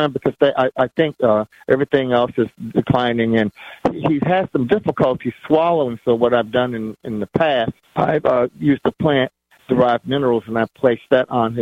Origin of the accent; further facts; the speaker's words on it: North Carolina, United States; I'm from North Carolina.